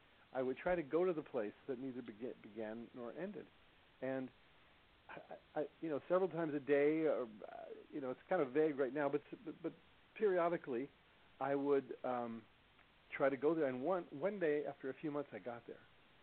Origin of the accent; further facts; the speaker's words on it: Chicago, Illinois, United States; also born or lived in New York City / Detroit; I was born in New York City. I grew up in Chicago and Detroit, and I was always interested in spiritual things